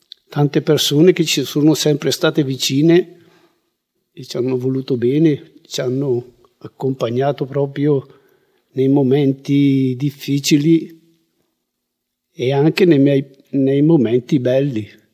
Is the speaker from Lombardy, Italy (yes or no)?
yes; Lombardy, Italy; due genitori, veniamo dalla provincia di Bergamo.